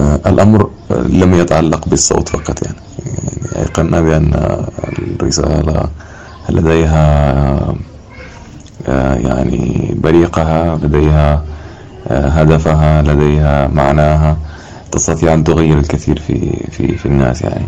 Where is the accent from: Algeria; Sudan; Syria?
Sudan; Wad Madani, Gezira; born there; أنا من مواليد منطقة مدني في العام 1994.